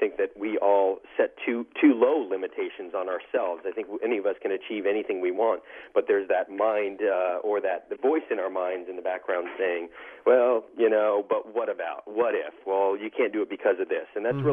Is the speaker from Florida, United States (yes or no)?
yes; Sarasota, Florida, United States; I've trained here in my hometown of Sarasota, Florida, on a cable that is lower to the ground.